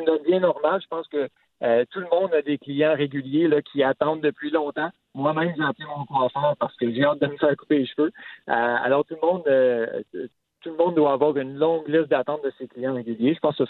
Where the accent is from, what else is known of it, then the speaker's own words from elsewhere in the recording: Quebec, Canada; qui pourront le trouver chez nous au Québec.